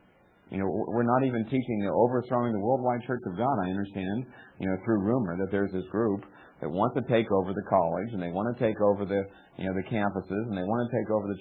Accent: United States; I am so thankful that I am an American. I'm thankful that I've had the opportunity to live in America.

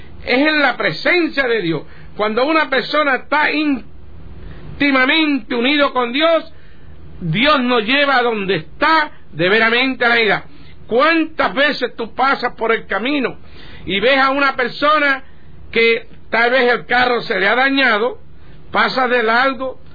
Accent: San Lorenzo, Puerto Rico; now in New York, United States; Yo fui bautizado en, yo soy puertorriqueño, nacido en San Lorenzo, Puerto Rico, bautizado en San Lorenzo cuando tenía como 2 o 3 años, no me acuerdo. Recibí la primera comunión allí, fui confirmado allí, y pero vine a Nueva York

